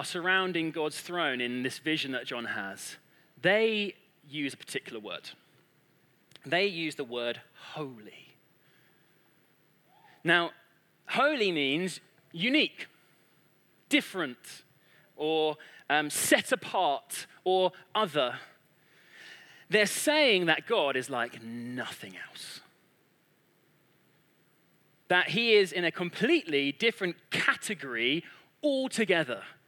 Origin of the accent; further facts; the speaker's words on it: Woking, South East England, United Kingdom; I grew up in Woking, and I can assure you, Woking is only known for people going through it on a train to London.